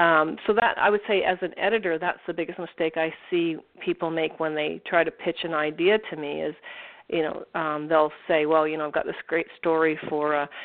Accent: Toronto, Ontario, Canada; I was born in Toronto, and I've lived within 2 hours of Toronto ever since.

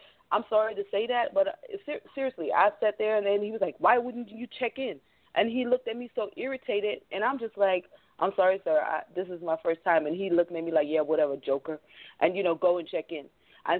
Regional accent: Germany; I am black on the outside, just on the inside, even though originally I'm from Germany.

